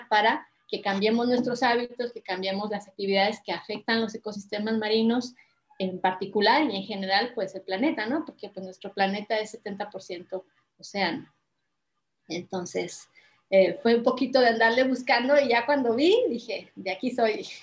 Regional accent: Chihuahua, Mexico; cuando era muy niña, mi familia iba muy seguido a pescar a la presa, porque yo soy de Chihuahua, no conocía el mar

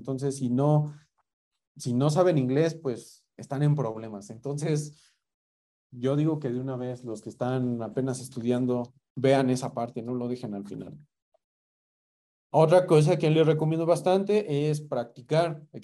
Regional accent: Mexico City, Mexico; Entonces, no soy de Guadalajara, me han contado. Yo soy de la Ciudad de México.

